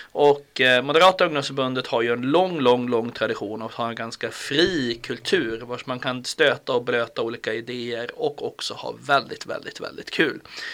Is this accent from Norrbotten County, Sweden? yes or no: yes; Porjus, Norrbotten County, Sweden; also born or lived in Malmberget; eftersom att jag är från Porjus, jag bor bredvid ett vattenkraftverk